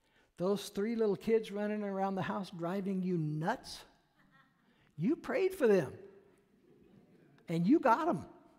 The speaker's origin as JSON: {"language": "English", "town": "Peoria", "country": "United States", "tie": "born or raised there", "said": "I grew up out in Peoria. There was still a lot of farming going on out there."}